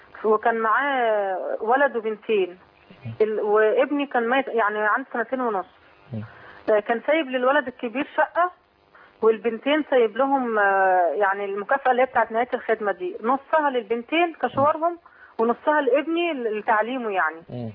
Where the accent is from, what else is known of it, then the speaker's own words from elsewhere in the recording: Alexandria, Alexandria Governorate, Egypt; من اسكندرية.